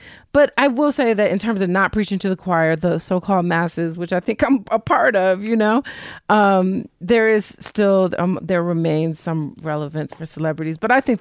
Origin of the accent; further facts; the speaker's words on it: Detroit, Michigan, United States; The entire state of California would have been my hometown, Detroit, if it wasn't for marijuana.